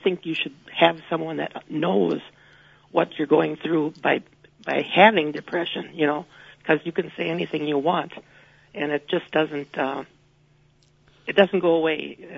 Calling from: Tomahawk, Wisconsin, United States; I'm calling from Tomahawk area.

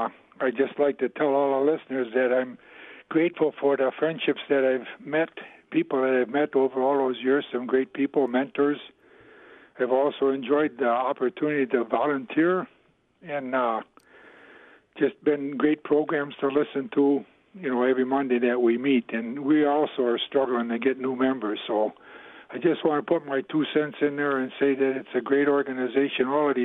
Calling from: Monona, Wisconsin, United States; Hi. I'm calling from Monona

